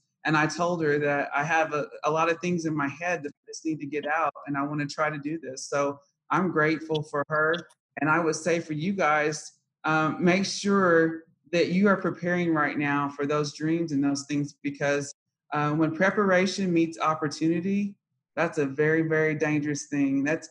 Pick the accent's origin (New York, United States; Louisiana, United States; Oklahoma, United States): Oklahoma, United States; I grew up in Tologa, Oklahoma, and my family was the only Black family in the entire county.